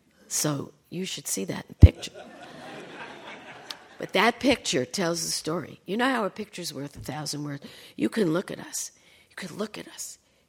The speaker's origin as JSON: {"language": "English", "region": "California", "country": "United States", "said": "But I'm the athlete in the group because I come from California."}